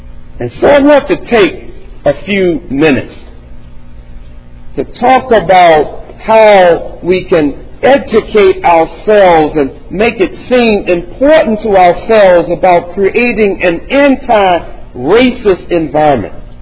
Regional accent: North Carolina, United States; You see, growing up in North Carolina, at the time that I grew up, we had an apartheid system all across the southern states in the United States.

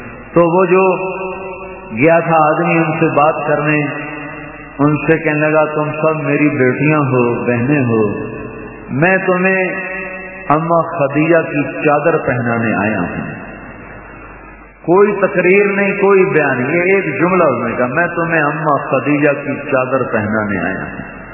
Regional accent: Kalamba, Punjab, Pakistan; پچھلے دنوں میرے گاؤں میں کلمبا ضلع خانیوال ناچنے والے اور ناچنے والیاں تین دن لگانے کے لیے آئے ہوئے تھے.

